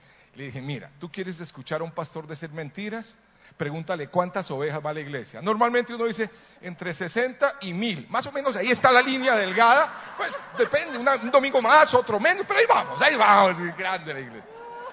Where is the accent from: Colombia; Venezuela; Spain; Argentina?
Colombia; Entonces me dice, ¿y de dónde eres? De Colombia.